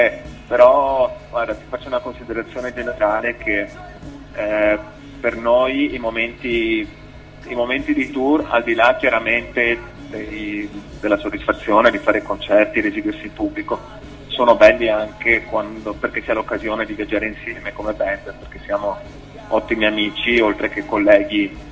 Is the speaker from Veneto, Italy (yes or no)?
yes; Padua, Veneto, Italy; Siamo di Padova, come forse si può capire anche dall'accento.